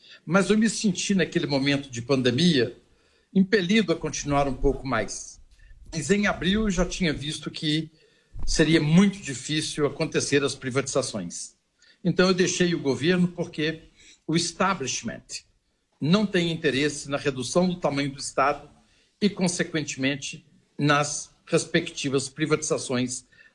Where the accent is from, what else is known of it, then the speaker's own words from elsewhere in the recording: Minas Gerais, Brazil; Mas eu, como bom mineiro, desconfiado, resolvi fazer um levantamento